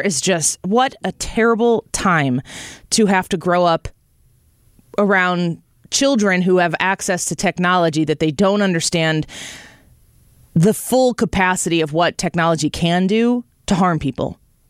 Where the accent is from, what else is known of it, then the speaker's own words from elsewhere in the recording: Illinois, United States; my roots in Illinois, which is my home state